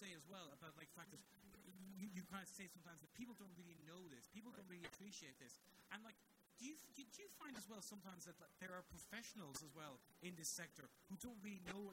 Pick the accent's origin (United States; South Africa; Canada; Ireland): Ireland; I'm from Ireland, so I'm a big fan of Gaelic games like hurling and Gaelic football.